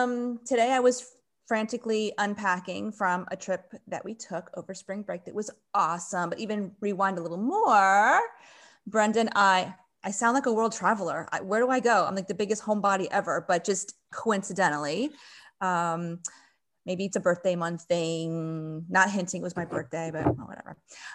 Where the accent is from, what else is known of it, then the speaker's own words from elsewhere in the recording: Florida, United States; I'm from Florida. Like, of course I could deal with that.